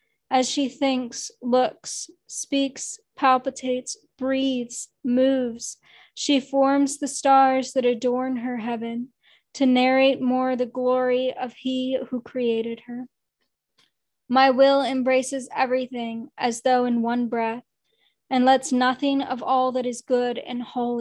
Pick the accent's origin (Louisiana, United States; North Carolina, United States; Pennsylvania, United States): Pennsylvania, United States; Pittsburgh; Pittsburgh, Pennsylvania.